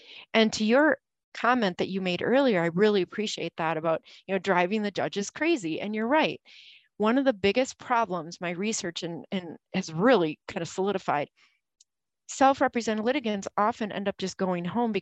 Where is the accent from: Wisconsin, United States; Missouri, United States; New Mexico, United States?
Wisconsin, United States; I am from Wisconsin, middle of nowhere, rural areas where a lot of people don't have technology.